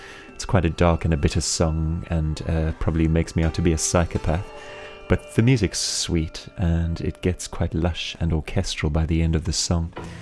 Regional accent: Johannesburg, Gauteng, South Africa; now in London, United Kingdom; I'm a songwriter and a film composer. I live in London, though I am originally from Johannesburg in South Africa.

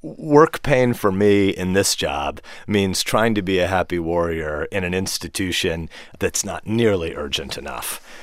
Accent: Nebraska, United States; I'm from a farm town that, when I was a kid, was about an hour outside of Omaha. Now it's about 20 minutes outside of Omaha.

